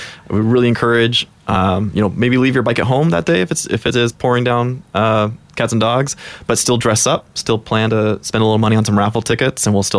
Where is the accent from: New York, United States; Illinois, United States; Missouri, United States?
Illinois, United States; Chicago; now in Portland, United States; I moved to Portland about 10, 11 years ago and was just looking for, I came from Chicago, which wasn't really a great place to ride around or ride with groups.